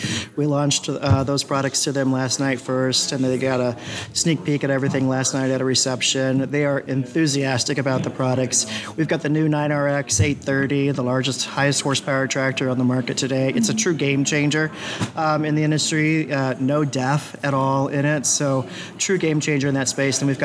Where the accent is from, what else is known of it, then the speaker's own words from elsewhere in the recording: Kansas City, Missouri, United States; I grew up in Kansas City when a convention was always in Kansas City.